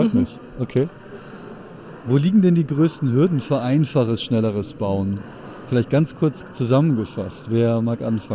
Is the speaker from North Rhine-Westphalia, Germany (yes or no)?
no; Bavaria, Germany; Ich bin ein Bayer, also ich bin so ein halber Österreicher, ein halber Deutscher.